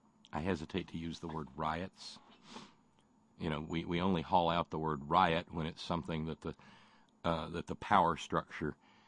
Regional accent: Alabama, United States; let's remember, everybody, I was raised in Alabama, okay?

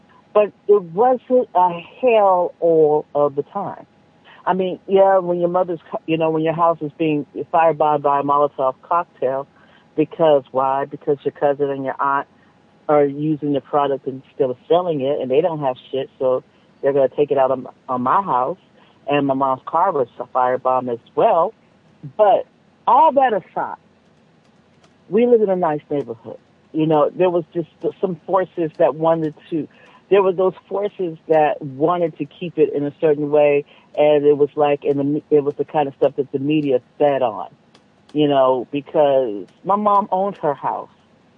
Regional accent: Los Angeles, California, United States; we moved from South Central to West LA when I was 5. And we lived there for like 8 years, which are my formative years.

